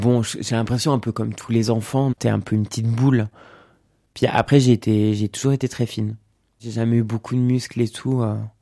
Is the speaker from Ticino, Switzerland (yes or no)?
no; Geneva, Switzerland; J'ai 32 ans, je suis genevoise et aussi rome.